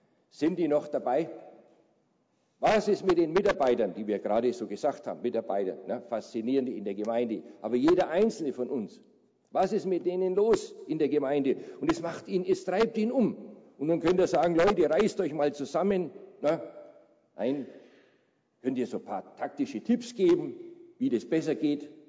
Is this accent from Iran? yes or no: no; Nuremberg, Bavaria, Germany; ungefähr so wie die Stadt Nürnberg, das ist meine Heimatstadt, da bin ich geboren.